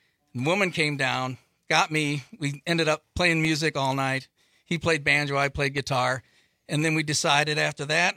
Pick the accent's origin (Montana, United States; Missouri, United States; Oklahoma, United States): Missouri, United States; also born or lived in Kentucky; now in Madison, United States; I've lived in Madison since 1991. I grew up in small towns in Missouri. I was born in Kentucky